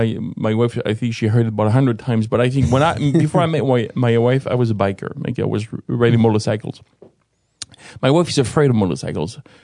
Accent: France; So I do sometimes ride motorcycles when I go back to France and my hometown. My sisters have motorcycles.

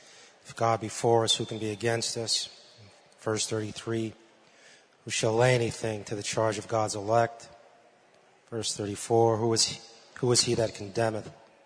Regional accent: Utica, New York, United States; I am from Utica, New York.

